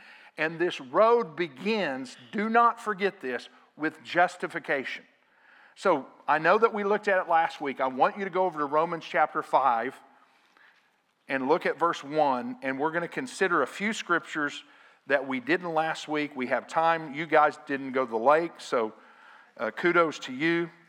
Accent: Nicoma Park, Oklahoma, United States; I tell everybody I grew up in Choctaw because nobody knows where Nakoma Park is. And so I tell people, I grew up in Choctaw, and they say, oh, yeah, I know Choctaw. We actually lived right outside of Choctaw in that little town, Nakoma Park.

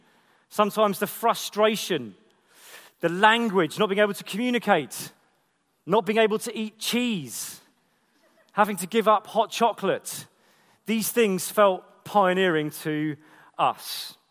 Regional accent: Croydon, London, United Kingdom; I'm from Croydon.

